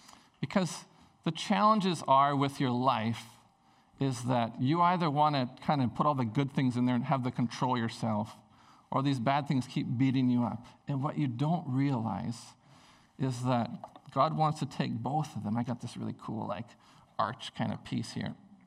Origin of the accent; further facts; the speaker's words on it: Prince Rupert, British Columbia, Canada; I grew up in Prince Rupert.